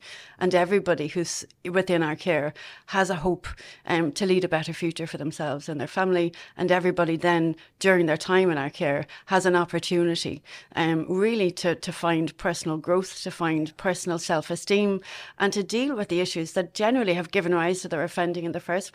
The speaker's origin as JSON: {"language": "English", "town": "Castleknock", "region": "Leinster", "country": "Ireland", "tie": "born or raised there", "lives_now": "Longford, Ireland", "said": "Yeah, so I'm originally from Castleknock in Dublin. I spent most of my childhood there. I'm currently living in Longford."}